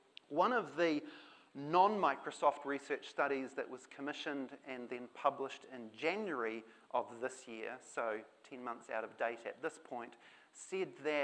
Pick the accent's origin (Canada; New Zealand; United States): New Zealand; Christchurch, Canterbury; from Christchurch, and it's great to be here in Auckland.